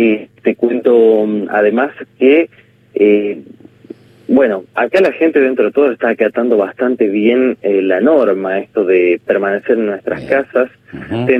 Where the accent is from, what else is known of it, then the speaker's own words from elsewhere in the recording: Argentina; es un desafío que tenemos como argentinos